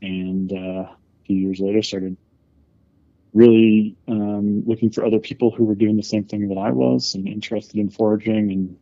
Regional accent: Santa Fe, New Mexico, United States; But I grew up in Santa Fe, New Mexico.

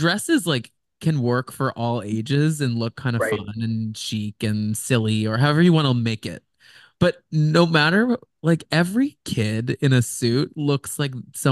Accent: Texas, United States; I think for me, I haven't, because I'm from Texas, I know 5,000 Britneys.

